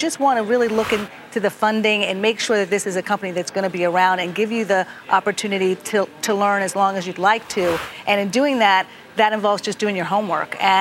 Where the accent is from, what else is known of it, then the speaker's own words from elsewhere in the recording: Pittsburgh, Pennsylvania, United States; if you come to my hometown of Pittsburgh, at a tech company, they're not going to dress the same way they do in New York.